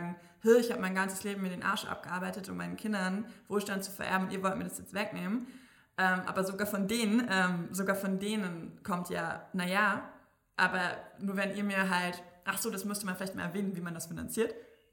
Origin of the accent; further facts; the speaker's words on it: Berlin, Germany; ich bin ja im Wedding aufgewachsen in Berlin, kein wohlhabender Bezirk, und habe das immer wieder gesehen.